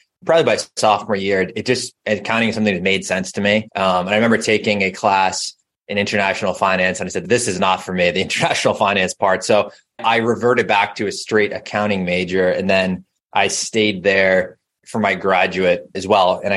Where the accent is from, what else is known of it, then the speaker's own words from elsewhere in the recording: Massachusetts, United States; Grew up about 20, 25 minutes outside of the city. I currently am a resident of the city. So I've been in the city for about 10 years since college. I've lived in the city.